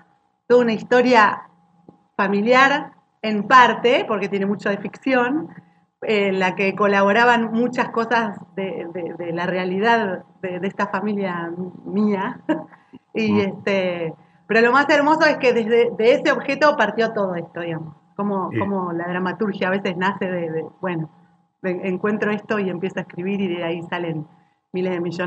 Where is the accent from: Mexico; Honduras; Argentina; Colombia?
Argentina; Adolfo Sourdeaux, Buenos Aires Province; Yo nací en Capital, pero viví durante 30 años en un lugar que se llama Adolfo Sordó, que queda pegadito a Don Torcuato, pero bueno, con un aire de pueblo, calle de tierra